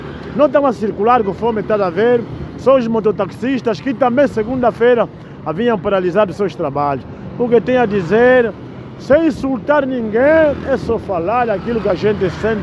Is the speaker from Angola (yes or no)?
yes; Angola; pois isso nos caracteriza como angolanos. Nós somos angolanos, então não somos só um povo, somos muitos povos.